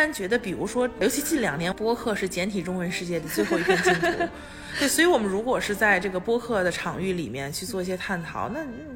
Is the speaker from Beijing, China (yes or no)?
yes; Beijing, China; 就因为我从小生活在北京，我爸妈也从小生活在北京